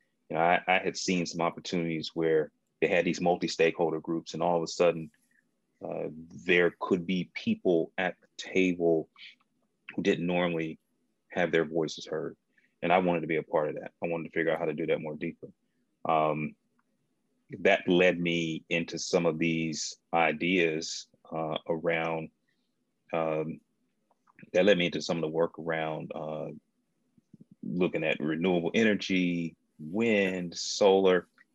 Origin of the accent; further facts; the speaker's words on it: North Carolina, United States; I grew up here in North Carolina. And I'm actually in Raleigh, Durham area right now.